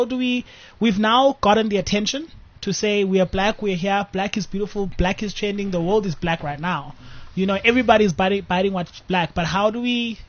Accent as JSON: {"language": "English", "region": "Eastern Cape", "country": "South Africa", "lives_now": "Johannesburg, South Africa", "said": "when Joburg is stressful, I can just drive home to Eastern Cape. I have my grandmother."}